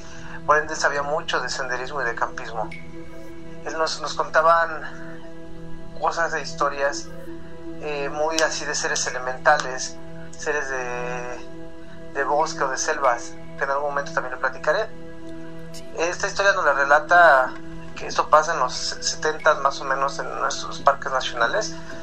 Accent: Mexico City, Mexico; now in Zacatecas, Mexico; Hoy día vivo en Zacatecas. Sí. Pero yo soy de Ciudad de México, nací y crecí allí.

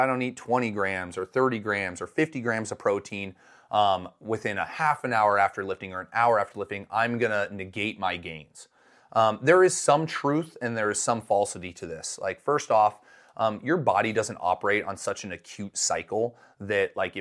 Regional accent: Midwest, United States; now in Colorado, United States; when I grew up in the Midwest, and then when I moved out to Colorado for the first time

